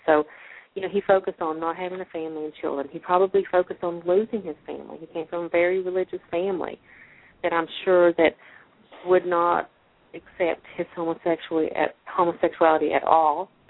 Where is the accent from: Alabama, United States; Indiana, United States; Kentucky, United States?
Kentucky, United States; even though I'm from Kentucky, and contrary to a lot of belief, I don't feel like I'm a person that is prejudiced or homophobic.